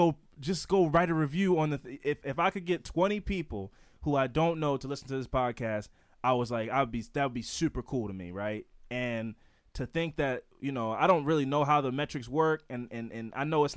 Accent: Baltimore, Maryland, United States; Now, you know, we're from Baltimore, right?

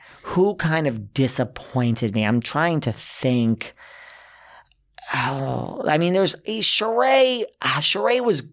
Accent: New York, United States; I'm like you, like I'm a New Yorker.

